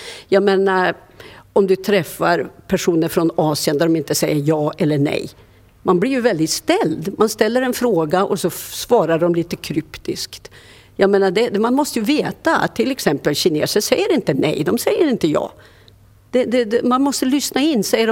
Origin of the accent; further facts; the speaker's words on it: Mauritius; jag har haft förmånen att få växa upp utomlands. Min far var meteorolog, och när jag var 5 år gammal så fick han arbete på Mauritius, det ö-indiska oceanen